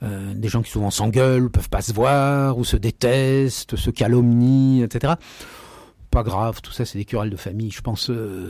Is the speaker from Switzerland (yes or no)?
no; France; born there; Moi, je suis né français, je n'en suis ni fier, puis je n'ai pas de raison d'être honteux.